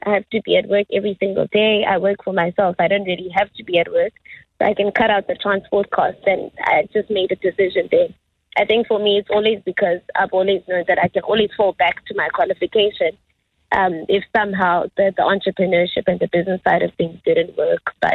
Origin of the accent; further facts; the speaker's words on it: South Africa; I grew up in Tanzania, second largest township, I think, in South Africa. Went to school in East London.